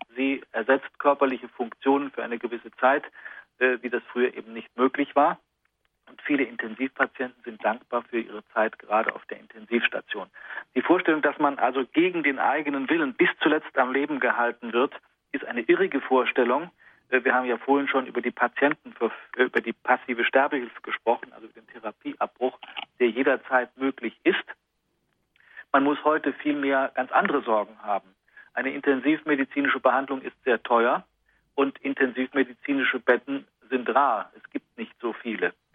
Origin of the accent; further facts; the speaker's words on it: Chemnitz, Saxony, Germany; Ich komme aus Chemnitz.